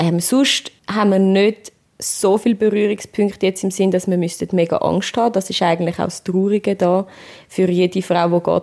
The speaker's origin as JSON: {"language": "German", "country": "Switzerland", "said": "Und eine Winterjacke, Winterschuhe sind für uns als Schweizer auch schon teuer."}